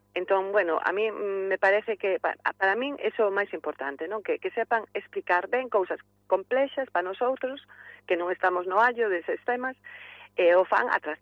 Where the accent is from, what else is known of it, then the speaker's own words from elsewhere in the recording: Fene, Galicia, Spain; como eu son de FENE, pois falei co Concello